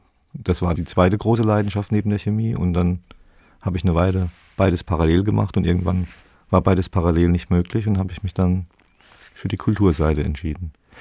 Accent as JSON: {"language": "German", "town": "Mannheim", "region": "Baden-Württemberg", "country": "Germany", "tie": "born or raised there", "said": "ich bin in Mannheim geboren, ich bin da zur Schule gegangen und habe dann in Heidelberg studiert und in Mannheim aber wohnen geblieben, weil es da so schön ist. Und irgendwann bin ich nach Heidelberg gezogen und kann jetzt von meinem Balkon aus auf Mannheim schauen"}